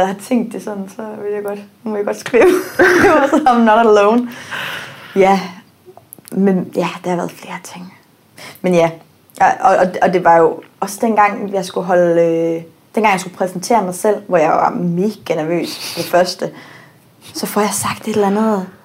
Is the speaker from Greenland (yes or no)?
no; England, United Kingdom; Danish is a second language; now in Denmark; 16 år siden, at jeg er flyttet fra England til Danmark, der har jeg jo stadigvæk formuleringer, som går lidt skævt nogle gange, hvor jeg oversætter engelske formuleringer til dansk